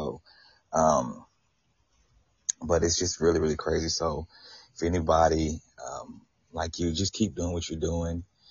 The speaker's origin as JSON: {"language": "English", "region": "Texas", "country": "United States", "tie": "born or raised there", "lives_now": "Florida, United States", "said": "I'm from Florida. I was born in Texas and raised in Texas"}